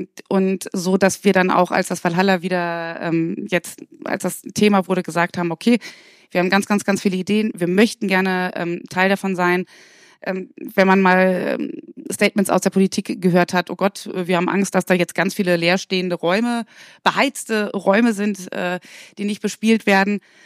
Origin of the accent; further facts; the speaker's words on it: Wiesbaden, Hesse, Germany; Ich bin in Wiesbaden aufgewachsen.